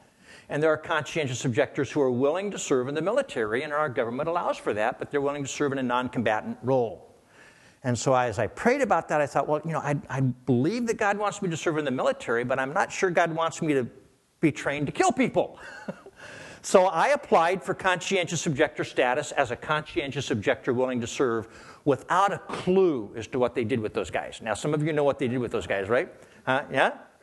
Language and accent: English; Gresham, Oregon, United States; You know, I grew up here in Gresham, out in the country, out at Pleasant Home, Oregon. And went to Orient Elementary School all my life, graduated from Gresham High School, and got drafted at 19